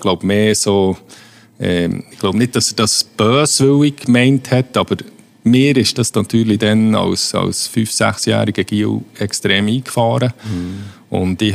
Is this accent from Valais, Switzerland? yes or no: no; Huttwil, Bern, Switzerland; Landsendu aus Huttwil.